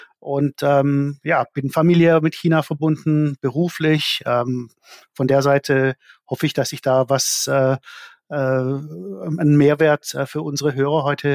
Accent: South Africa; moved away as an adult; now in Germany; Ja, ich bin in Südafrika aufgewachsen, in den 70er und 80er Jahren. Bin dann nach Deutschland gekommen zum Studieren

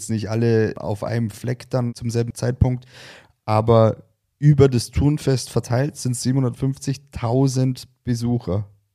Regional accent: Glonn, Bavaria, Germany; Wir sind ja in Glonn im selben Haus aufgewachsen.

